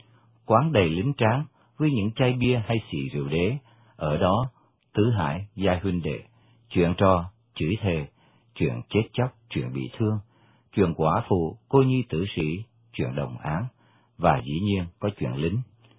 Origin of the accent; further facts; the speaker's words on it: Saigon, Ho Chi Minh City, Vietnam; also born or lived in Northern Vietnam; Tôi sinh ra ở miền Bắc, di cư vào Nam năm 12 tuổi sau Hiệp định Geneva. Ăn học và lớn lên ở Sài Gòn.